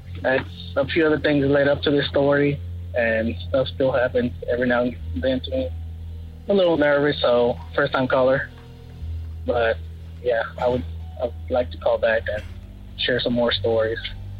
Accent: Dallas, Texas, United States; I'm from Dallas, Texas.

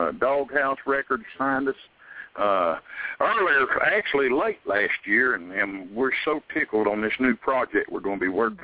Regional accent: Jacksonville, Florida, United States; I got Ernie and Debbie Evans out of my hometown in Jacksonville, Florida.

